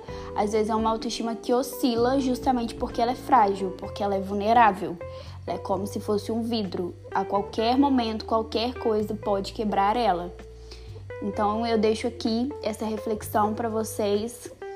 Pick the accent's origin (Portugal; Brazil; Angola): Brazil; é um sintoma que é muito comum entre nós que somos brasileiros, porque a gente tem essa cultura.